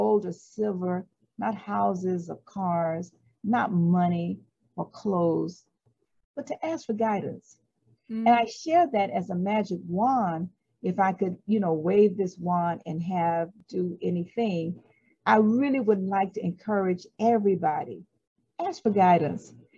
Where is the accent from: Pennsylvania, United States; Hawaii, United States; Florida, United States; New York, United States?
Florida, United States; West Palm Beach; I am from West Palm Beach, Florida, and I commuted to Miami to work, but I left the city to come to Miami because of being Black and a female and not many opportunities.